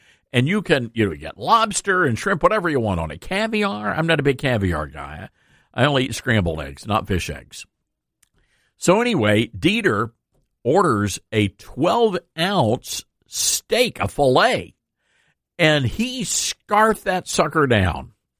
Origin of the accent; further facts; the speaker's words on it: the South, United States; That's a big struggle for me because I like good eating and I'm from the South.